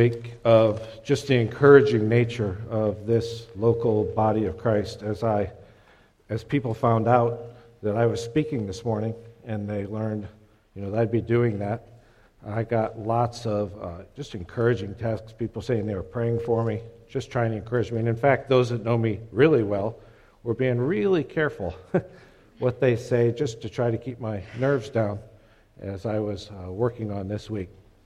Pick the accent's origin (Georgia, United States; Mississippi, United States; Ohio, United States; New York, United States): Ohio, United States; Paul Valentine was the pastor of my church when I was growing up in Ohio.